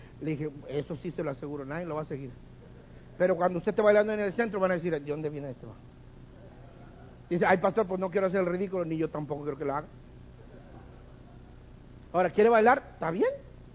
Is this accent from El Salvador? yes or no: no; Mexico; De perdido que sepan que como mexicano los apoye.